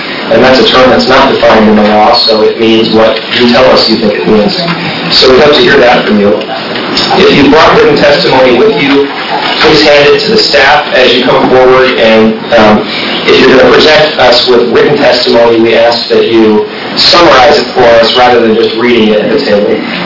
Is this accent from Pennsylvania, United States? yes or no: no; Lake Oswego, Oregon, United States; and I am from Lake Oswego, also represent part of Southwest Portland.